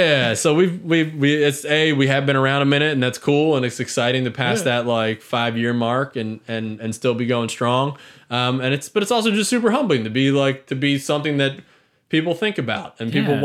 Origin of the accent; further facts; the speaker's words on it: Philadelphia, Pennsylvania, United States; But I grew up in the Philly area and I was a really picky eater and I ate a lot of pretzels.